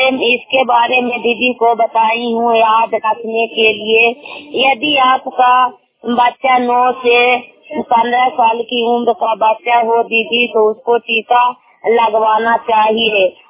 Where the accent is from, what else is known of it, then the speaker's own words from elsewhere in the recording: Sherpur, Bihar, India; मैं शेरपुर गाँव की रहने वाली हूँ और सीएम की काम करती हूँ। अपना नालंदा जिला को रहने वाली हूँ।